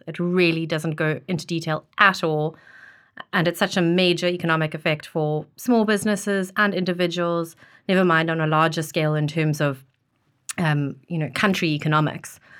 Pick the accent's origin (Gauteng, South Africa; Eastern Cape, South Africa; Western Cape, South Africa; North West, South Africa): Western Cape, South Africa; Cape Town; now in London, United Kingdom; So born and bred in Cape Town, South Africa. It's a beautiful place if you haven't been. Grew up in Cape Town